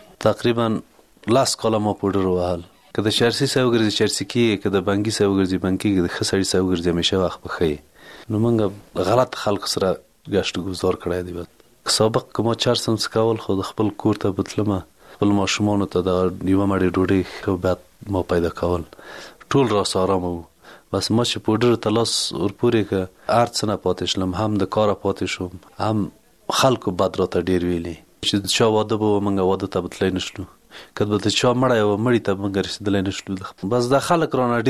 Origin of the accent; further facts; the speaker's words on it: Parwan, Afghanistan; د پروان د ولایت یم، د غوربند ولسوالۍ